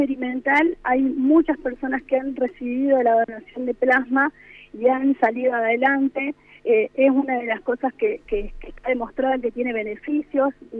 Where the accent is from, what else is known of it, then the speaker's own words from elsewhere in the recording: Diamante, Entre Ríos, Argentina; Somos de Diamante, mis papás vivieron toda la vida ahí